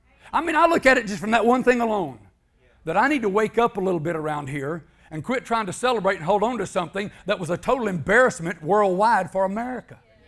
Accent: Arkansas, United States; I'm 64 years old. I was brought up in Arkansas. On a plantation called Kokomo. You can Google it up. It comes up, but there's nothing there but land in the Mississippi Delta. I was a kid there, brought up there.

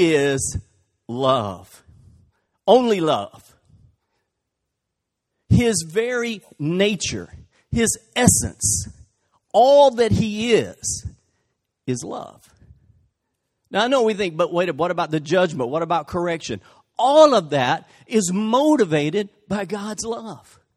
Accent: Butler, Alabama, United States; I grew up in Butler. We only got one channel in Butler, Channel 11, out of Meridian, Mississippi

